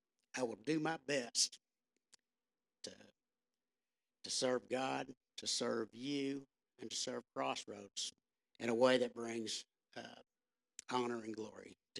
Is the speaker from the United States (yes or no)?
yes; Arlington, United States; also born or lived in Little Rock, Arkansas; I was born in 1959 in Little Rock, Arkansas. I grew up here in Arlington in the 60s and the 70s. I graduated Arlington High School in 1978.